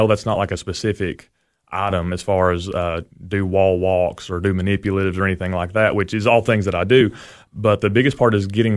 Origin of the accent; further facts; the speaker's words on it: Monterey, California, United States; I did. I grew up in Monterey about a mile and a half from the high school my whole life. My parents still live there now.